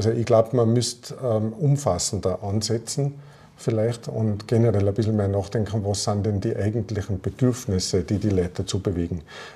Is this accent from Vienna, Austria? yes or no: no; Tyrol, Austria; born there; moved away as an adult; now in Linz, Austria; ich bin Architekt, habe ein kleines Büro in Linz, bin als gebürtiger Tiroler in Linz hängen geblieben, nachdem ich dort an der Kunstuniversität in Linz 10 Jahre unterrichtet habe.